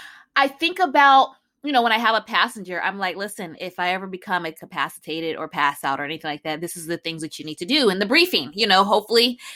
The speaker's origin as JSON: {"language": "English", "town": "Chicago", "region": "Illinois", "country": "United States", "said": "I'm also from Chicago."}